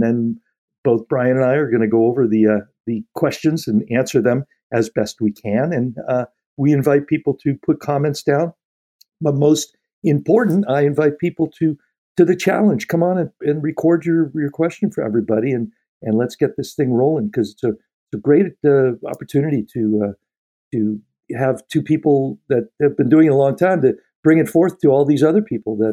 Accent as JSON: {"language": "English", "town": "Sacramento", "region": "California", "country": "United States", "said": "from Sacramento, California."}